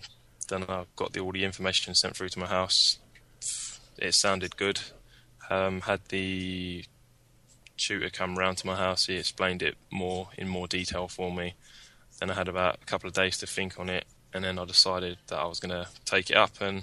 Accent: London, United Kingdom; I'm from South East London

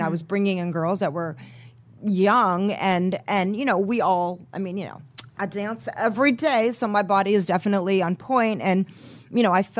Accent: Van Nuys, California, United States; also born or lived in Sherman Oaks; I would say no, I was born in Sherman Oaks, but then I realized, okay, well, I was, but. I'm from Van Nuys

